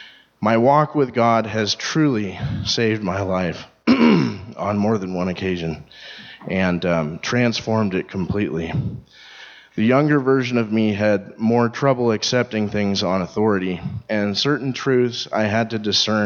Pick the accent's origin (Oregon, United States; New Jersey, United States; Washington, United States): Washington, United States; Spokane; So I grew up in Spokane